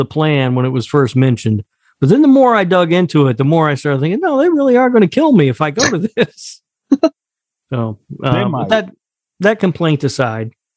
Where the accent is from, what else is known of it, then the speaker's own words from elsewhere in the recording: Indianapolis, Indiana, United States; Growing up in Indianapolis, we had a horror host who would do like a Friday night thing on one of the local channels, you know.